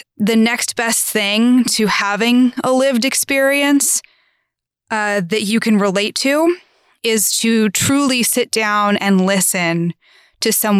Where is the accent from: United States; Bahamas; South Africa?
United States; Orlando, Florida; Because maybe it's because I grew up in Orlando and I've been to Disney too many times.